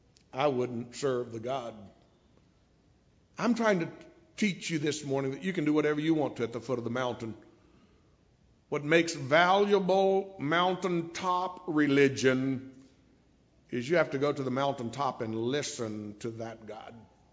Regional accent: Oklahoma, United States; When I was a boy growing up in Oklahoma, probably in Missouri too, there was this little joke.

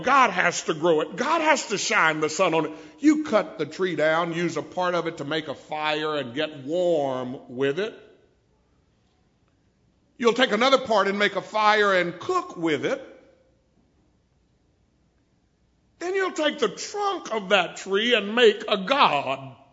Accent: Oklahoma, United States; When I was a boy growing up in Oklahoma, probably in Missouri too, there was this little joke.

